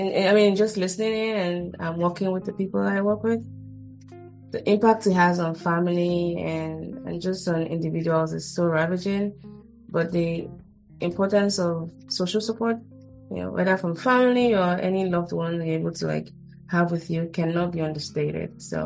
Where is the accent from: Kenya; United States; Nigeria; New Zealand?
Nigeria; some coming from countries where, like, I'm from Nigeria, and depression isn't something we, openly acknowledge